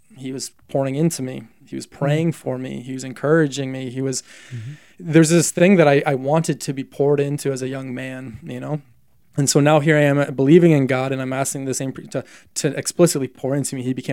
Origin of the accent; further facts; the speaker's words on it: Canada; And keep in mind, as a Canadian, it was a big ask.